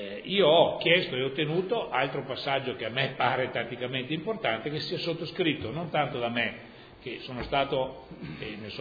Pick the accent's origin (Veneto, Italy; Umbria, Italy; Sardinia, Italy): Veneto, Italy; Noi siamo veneti